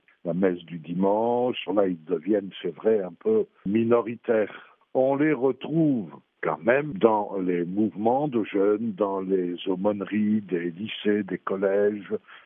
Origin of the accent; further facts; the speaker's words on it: France; combien chez nous en France, j'ai le sentiment d'une paroisse qui a beaucoup de mal à fédérer encore les affaires